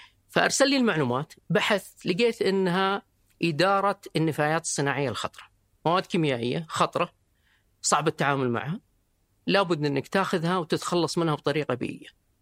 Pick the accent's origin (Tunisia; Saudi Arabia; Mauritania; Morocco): Saudi Arabia; Riyadh, Riyadh Province; أنا طبعا من مواليد الرياض ومن النوع اللي أغلب أهل الرياض يطلع أسبوعين ويضيق صدري يبغى يرجع